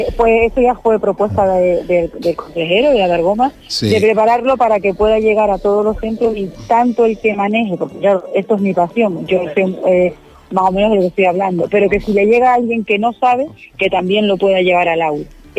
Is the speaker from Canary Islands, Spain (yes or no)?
yes; Canary Islands, Spain; Todo eso somos canarias.